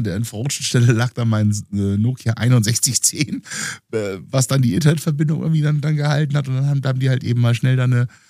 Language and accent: German; Aachen, North Rhine-Westphalia, Germany; ich komme aus Aachen